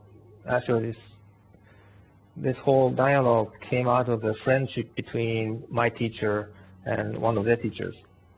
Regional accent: Japan; I was born in Japan and grew up in Japan, so didn't grow up in Christianity

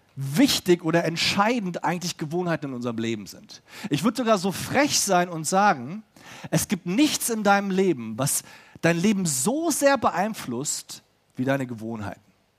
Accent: Berlin, Germany; Ich komme ursprünglich aus Berlin und da brauchst du keinen Führerschein.

